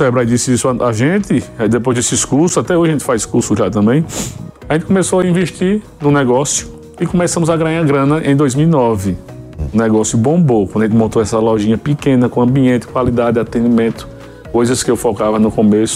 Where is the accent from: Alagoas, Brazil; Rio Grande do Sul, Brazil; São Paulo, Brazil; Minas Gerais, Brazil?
Alagoas, Brazil; Maceió; sou lá de Maceió, Alagoas.